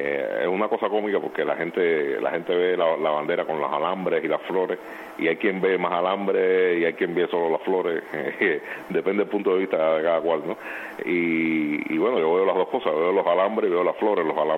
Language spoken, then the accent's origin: Spanish; Cuba; yo me considero un patriota, me considero un super cubano